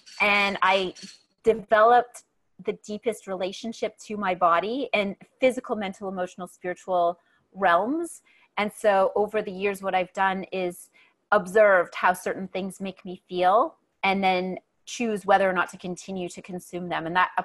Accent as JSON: {"language": "English", "town": "Sault Ste. Marie", "region": "Ontario", "country": "Canada", "lives_now": "Costa Rica", "said": "I'm from Sault Ste. Marie in Northern Ontario, and I live now in Costa Rica on the ocean in the jungle."}